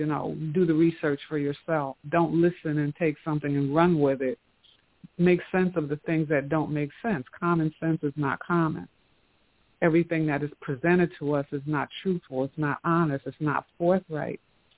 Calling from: Atlanta, Georgia, United States; I'm calling from Atlanta.

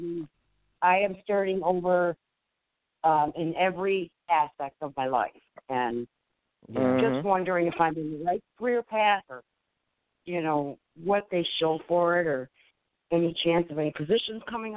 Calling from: Michigan, United States; Hi, I'm calling from Michigan

